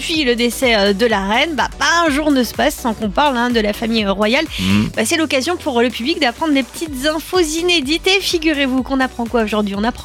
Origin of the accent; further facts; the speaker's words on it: Grand Est, France; Noël qui est sacrée hein, chez nous en Alsace.